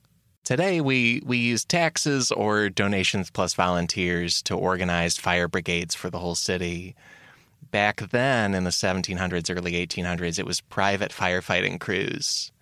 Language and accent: English; United States; But as an American, I was stunned to learn that it's a yellow metal plate in the ground